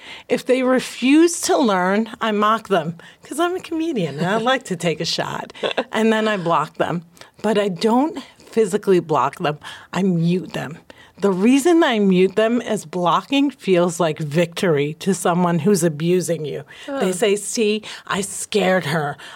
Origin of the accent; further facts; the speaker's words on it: New Jersey, United States; And I'd be like, I'm from Jersey.